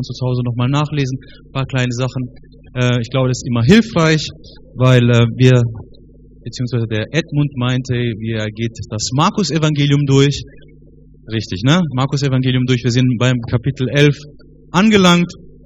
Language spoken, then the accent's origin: German; Karlsruhe, Baden-Württemberg, Germany; born there; Ich bin 33 Jahre alt, in Karlsruhe geboren, das ist im Süden.